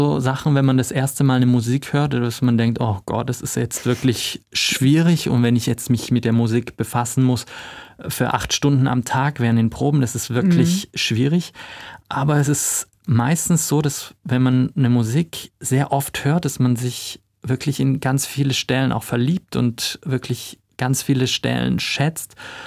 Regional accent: Stuttgart, Baden-Württemberg, Germany; Ich bin aufgewachsen hier in Stuttgart und war schon, seit ich 5 Jahre alt bin, regelmäßig im Ballett als Zuschauer

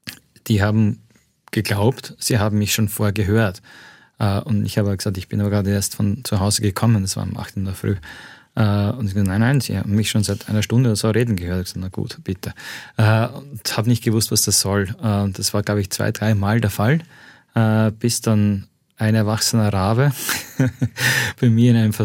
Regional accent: Austria; Das machen auch unsere Damen bei uns in Österreich die ganze Zeit.

